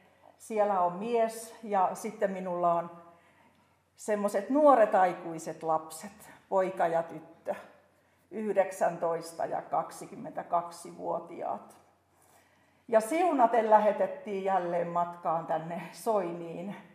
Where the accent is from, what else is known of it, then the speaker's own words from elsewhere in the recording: Ikaalinen, Pirkanmaa, Finland; Tosiaan minä olen Ikaalisista. Siellä olin 14, kun tulin uskoon. Ja minä en ollut uskovaisesta perheestä